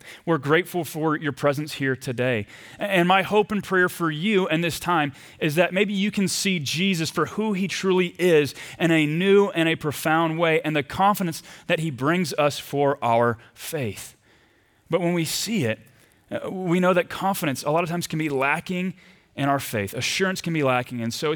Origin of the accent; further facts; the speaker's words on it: the South, United States; Growing up in the South, I had the chance each and every summer to go to our church's retreat camps.